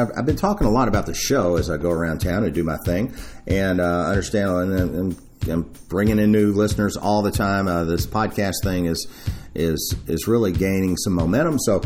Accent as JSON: {"language": "English", "town": "Louisville", "region": "Kentucky", "country": "United States", "tie": "born or raised there", "said": "join me again to see what else is going on in this great city, my hometown, Louisville, Kentucky."}